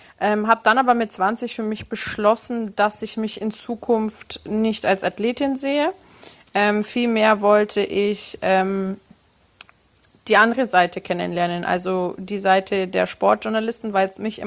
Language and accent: German; Germany; Also mein Papa ist aus Rom, meine Mama aus Sardinien. Ich bin aber in Deutschland groß geworden